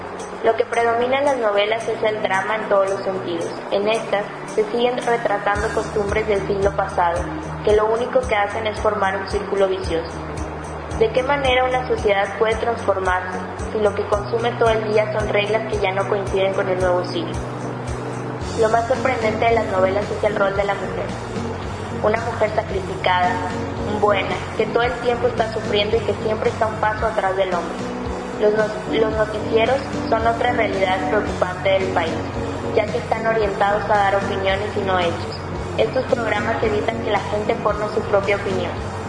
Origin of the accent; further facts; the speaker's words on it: Mexico; Soy una mexicana crítica de la televisión de mi país